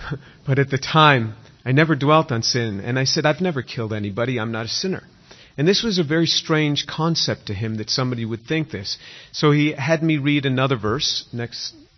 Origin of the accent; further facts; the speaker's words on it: New York City, New York, United States; born there; I was born a Jew in New York City. I was born in Manhattan.